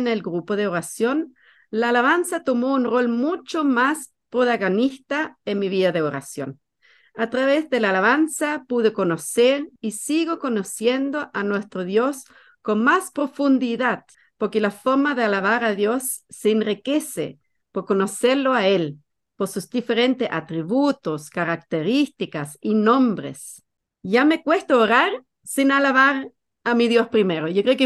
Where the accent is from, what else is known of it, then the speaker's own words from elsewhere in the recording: Germany; accent: German; Spanish is a second language; moved away as an adult; now in Chile; como se nota de mi acento, no soy chilena, sino alemana. Pero vivo ya hace 18 años aquí en Chile. Estoy casada con Juan Pablo, quien es chileno